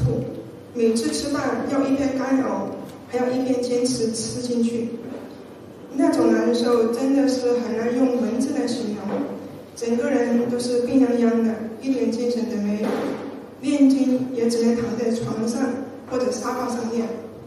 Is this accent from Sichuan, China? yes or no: yes; Sichuan, China; 我来自中国四川，从2013年开始学习心灵法门，到现在已经有5年多了。